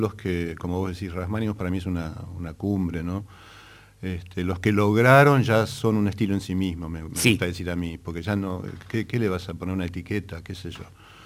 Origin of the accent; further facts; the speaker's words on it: Buenos Aires, Argentina; cuando yo como porteño hacía con culpa la música folclórica argentina